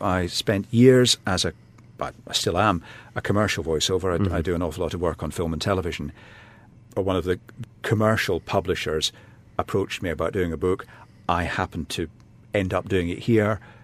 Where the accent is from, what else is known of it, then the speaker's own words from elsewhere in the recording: Glasgow, Scotland, United Kingdom; I remember about four names growing up in Glasgow in the 60s and 70s.